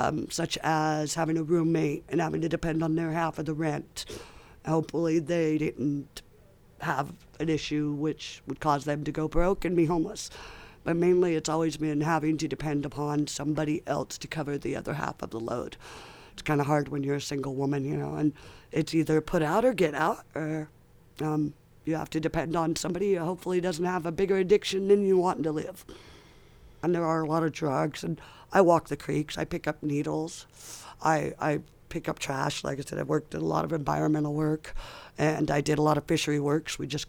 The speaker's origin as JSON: {"language": "English", "town": "Fort Bragg", "region": "California", "country": "United States", "tie": "born or raised there", "said": "I grew up in Fort Bragg. I lived there. My family had a business, Brunello's Pizza, with the Figuritos. I lived there until I was about 20, and we sold the family business."}